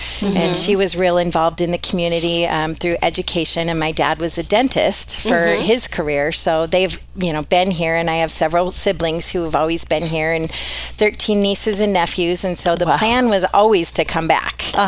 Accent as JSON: {"language": "English", "region": "Idaho", "country": "United States", "tie": "born or raised there", "said": "I am a local. Back in January 69, I was born at Kootenai Memorial Hospital, what it was called back in the day."}